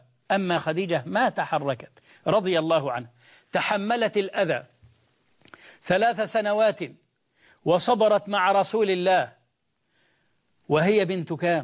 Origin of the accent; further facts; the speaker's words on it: Egypt; يشبه شجر الصنط عندنا في مصر